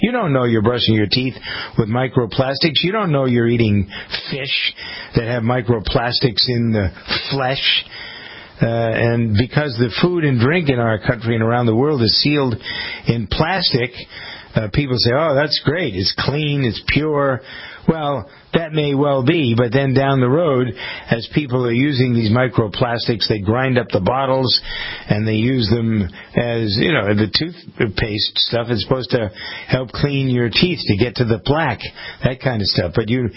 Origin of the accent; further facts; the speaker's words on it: Framingham, Massachusetts, United States; We have one here in Framingham, my hometown, on Thursday.